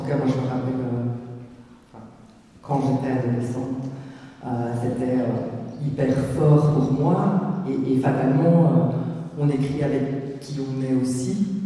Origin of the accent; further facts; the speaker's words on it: Belgium; chez nous, en Belgique